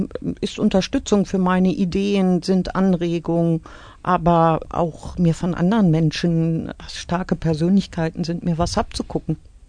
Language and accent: German; North Rhine-Westphalia, Germany; born there; now in Altena, Germany; Das ist Heimat seit 30 Jahren für mich und meine Familie. Ich bin geboren im Münsterland, aber vor 30 Jahren nach Altena-Ewingsen gezogen.